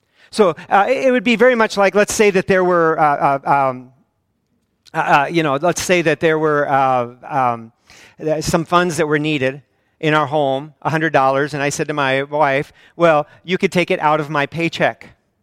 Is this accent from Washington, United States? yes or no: no; Missouri, United States; born there; And I was born in Missouri, and I'm like, finish the sentence.